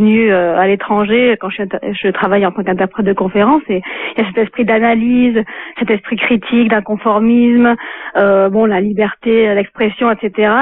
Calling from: France; Oui, bonjour, je vous appelle d'Espagne. Je suis française et j'ai vécu donc dans les deux pays, en France et en Espagne.

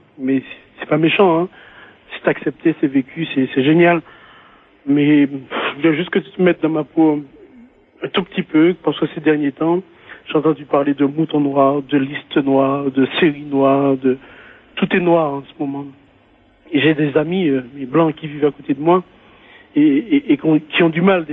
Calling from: Lyon, Auvergne-Rhône-Alpes, France; de Lyon, je vous écoute régulièrement.

